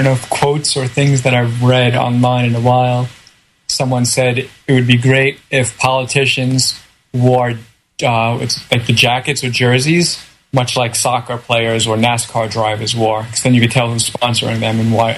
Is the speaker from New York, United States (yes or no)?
yes; Brooklyn, New York, United States; I'm a city boy. I was born and raised in Brooklyn. It's not like I had a huge backyard. Never had a backyard.